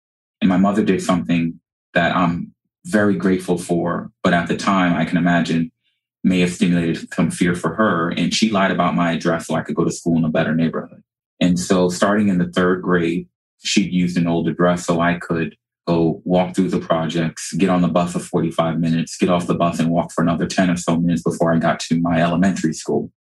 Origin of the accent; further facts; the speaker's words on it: New York City, New York, United States; But I actually grew up in South Jamaica, Queens, New York. And I grew up in that area, which is frankly a notoriously challenged area.